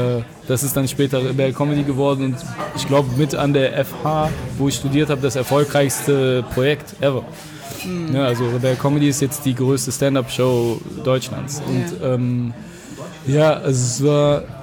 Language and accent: German; Saudi Arabia; Ich komme aus Saudi-Arabien.